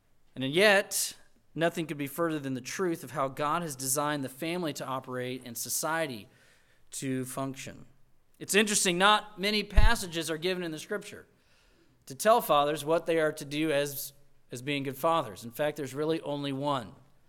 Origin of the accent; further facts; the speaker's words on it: Colorado, United States; now in South Carolina, United States; growing up in Colorado, my picture of a strong man is a man who's definitely wearing flannel and jeans.